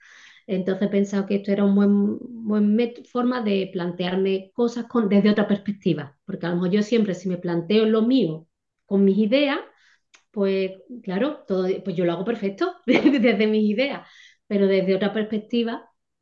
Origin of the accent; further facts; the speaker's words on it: Algeciras, Andalusia, Spain; now in A Coruña, Spain; soy de Algeciras en Cádiz, pero estoy viviendo ahora en Coruña, en un pueblo, vamos, de Coruña.